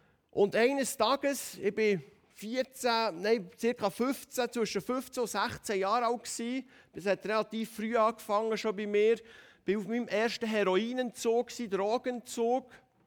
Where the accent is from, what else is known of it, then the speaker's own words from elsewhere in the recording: Bern, Switzerland; Würde Tradiesli, haben wir auch gesagt, bei uns in Bern.